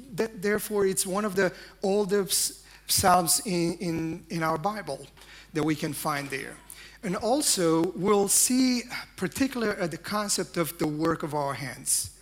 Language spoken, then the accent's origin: English; Romania; English is a second language; I have to admit it's a stretch for me to speak in English, since my first language is not English. But this is how we worship back in Romania in my church.